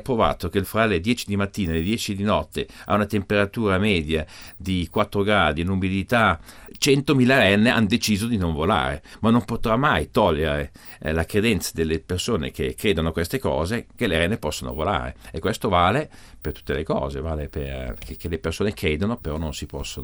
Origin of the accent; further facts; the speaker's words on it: Basel, Basel-Stadt, Switzerland; Io vivo a Basilea, sono nato a Basilea, i miei genitori sono del Piemonte. Io ho sempre ancora il passaporto italiano, però ho anche il passaporto svizzero, sono dunque faccio parte di due grandi paesi.